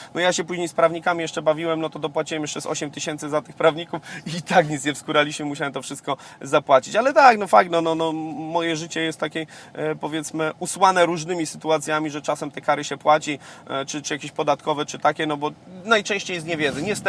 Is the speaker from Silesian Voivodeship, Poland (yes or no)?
yes; Silesian Voivodeship, Poland; tak jak u nas na Śląsku jest, wiesz, milion klubów sportowych, no bo są miasta blisko siebie, czy Górnik Zabrze, Piast Gliwice, Ruch Chorzów i tym podobne